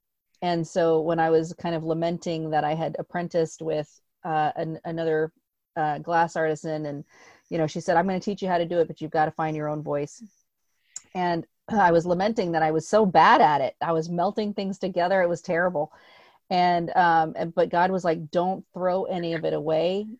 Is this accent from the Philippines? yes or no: yes; Philippines; And I'm Filipino. I'm a first generation Filipino immigrant.